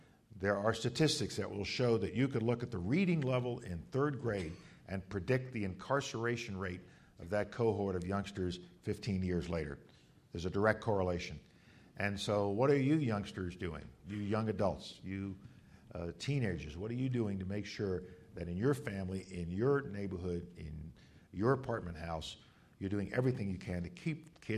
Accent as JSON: {"language": "English", "town": "Bronx", "region": "New York", "country": "United States", "tie": "born or raised there", "said": "When I was growing up in the Bronx and going to Morris High School"}